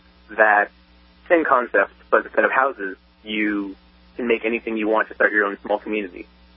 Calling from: Bradenton, Florida, United States; I'm calling from Bradenton

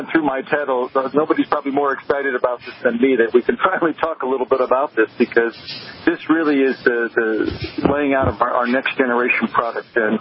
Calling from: Detroit, Michigan, United States; I'm calling you from the Detroit airport

